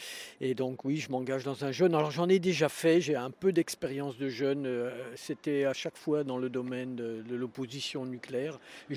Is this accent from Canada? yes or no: no; Verdun, Grand Est, France; born there; Je suis né à Verdun, dans la Meuse, donc qui est quand même le symbole de la, appelé aujourd'hui capitale de la paix après de grands massacres pendant 14-18.